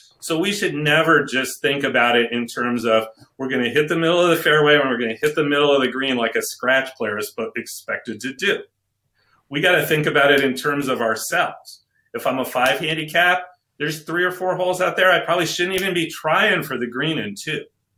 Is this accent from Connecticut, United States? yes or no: yes; Connecticut, United States; I grew up in Connecticut.